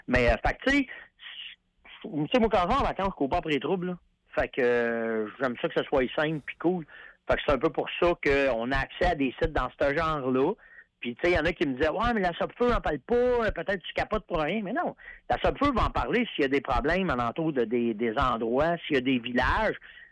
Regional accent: Canada; tu le vois bien par mon accent, là, j'ai pas un accent presque américain, là. Puis il disait, where are you from? Tu sais, ben, je viens du Canada

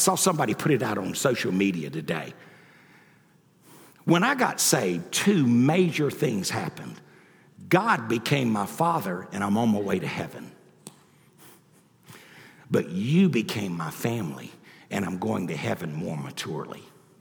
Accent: United States; And see, I'm an American Indian. A black man can't preach good till he gets happy. White men don't preach good till they get mad. And I'm an Indian.

